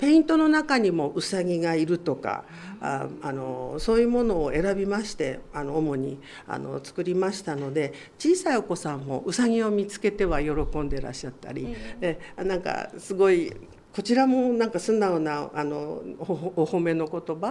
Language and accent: Japanese; Hokkaido, Japan; 北海道の山の中で、はい、あの育った私ですので、あの自然がいっぱいで